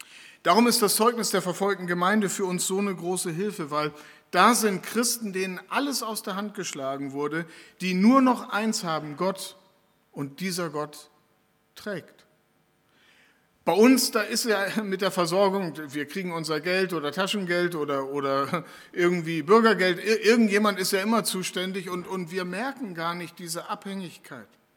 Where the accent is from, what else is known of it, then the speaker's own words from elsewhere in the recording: Lower Saxony, Germany; in meiner Heimat in Ostfriesland